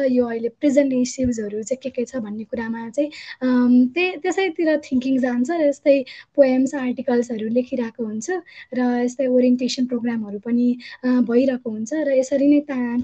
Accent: Gaidakot, Gandaki Province, Nepal; also born or lived in Lamjung; म लमजुङमा जन्मिएँ, बट नवलपुर, गैडाकोट नवलपुरमा चाहिँ म हुर्केको, र त्यहीँ एजुकेसन पनि अहिले पनि त्यहीँ नै निरन्तरता छ।

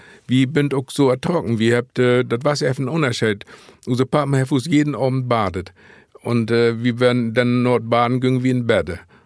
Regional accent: Lower Saxony, Germany; ich bin ja so ein sogenannter Landjude, ich bin in Emsland aufgewachsen

